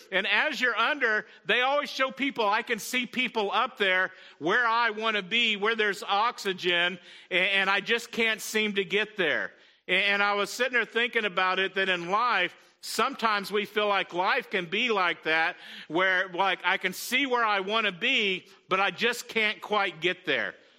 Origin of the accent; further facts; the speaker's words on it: Texas, United States; And growing up in West Texas, I just, you know, and it was flat, it was dry